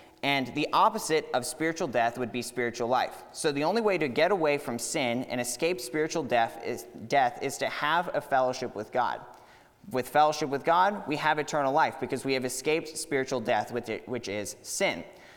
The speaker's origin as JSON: {"language": "English", "town": "Katy", "region": "Texas", "country": "United States", "tie": "born or raised there", "said": "I grew up here in Katy"}